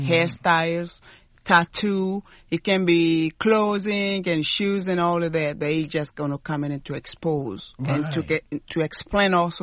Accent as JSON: {"language": "English", "region": "Sikasso", "country": "Mali", "said": "I'm from the third region, which is the Sikasso."}